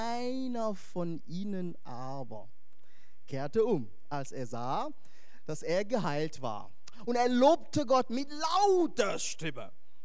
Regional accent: Hesse, Germany; Da, wo ich herkomme, in der Nähe, haben wir Flörsheim, das ist eine kleine Stadt. Und da sind die Leute sehr wohlhabend, sagen wir bei uns in der Gegend, in Hessen.

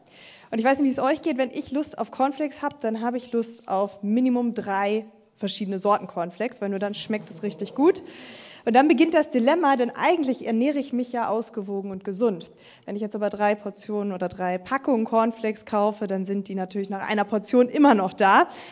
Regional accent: Hanover, Lower Saxony, Germany; also born or lived in United States; Jetzt komme ich aus Hannover, aber ich würde mal sagen, wir alle hier in Norddeutschland sprechen auch noch sehr reines Hochdeutsch.

